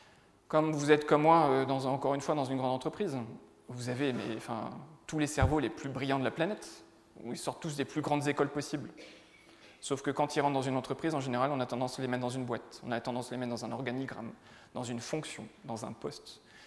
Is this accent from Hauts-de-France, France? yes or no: yes; Hauts-de-France, France; Moi, je viens du Nord, hein, donc plutôt une terre de foot qu'une terre de rugby.